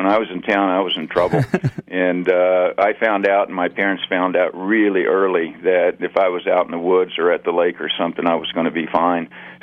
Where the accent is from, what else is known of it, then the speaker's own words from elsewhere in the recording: Oklahoma City, Oklahoma, United States; Well, I was born in 46, so I'm 68 now. So things were a little different back then. And I grew up in Oklahoma City, but on the southern edge